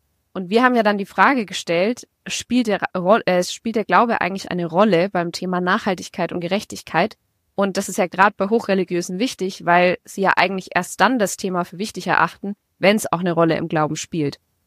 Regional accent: Bavaria, Germany; ich bin im Steigerwald zur Schule gegangen. Von daher kenne ich mich ganz gut aus.

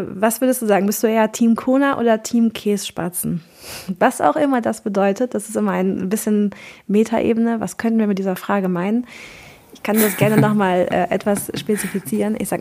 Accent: Cologne, North Rhine-Westphalia, Germany; Ich komme jetzt auch nicht aus dem Allgäu, sondern eher aus Köln und da heißt es anders.

